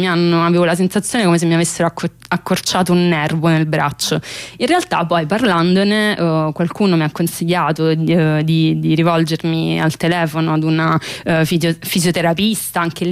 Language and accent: Italian; Naples, Campania, Italy; born there; now in Rome, Italy; Io sono nata a Napoli, adesso vivo a Roma, sono vissuta quasi tutta la mia vita nelle aree metropolitane più inquinate del paese